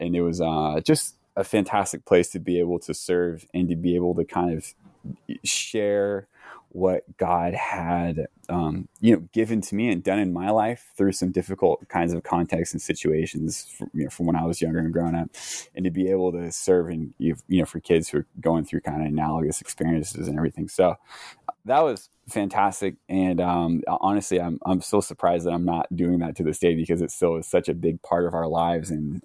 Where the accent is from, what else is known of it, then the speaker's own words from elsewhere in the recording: California, United States; Yeah, so I'm from the East Bay area here in California.